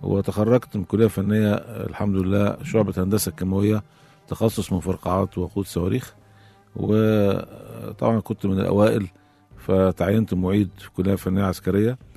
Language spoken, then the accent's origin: Arabic; Diyarb Negm, Sharqia Governorate, Egypt; born there; من مواليد مركز ديار بني نجم محافظة الشرقية.